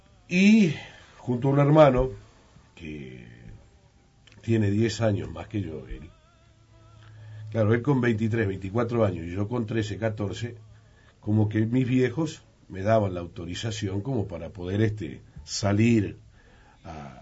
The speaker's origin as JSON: {"language": "Spanish", "country": "Uruguay", "said": "le digo, no, soy uruguayo. Canto tango argentino."}